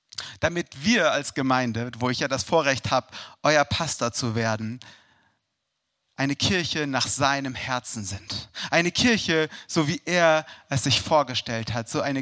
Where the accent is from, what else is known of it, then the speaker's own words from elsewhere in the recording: Hesse, Germany; Ich war damals 16 Jahre alt, wurde in einem Stausee bei mir in der Heimat, wo ich herkomme, im Odenwald getauft.